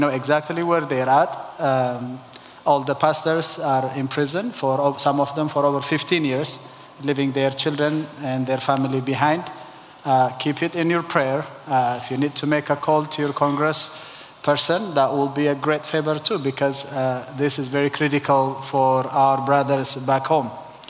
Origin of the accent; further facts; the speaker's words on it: Eritrea; now in United States; I'm originally from East Africa, Eritrea, and Eritrea is this small country that you see on the Horn of Africa.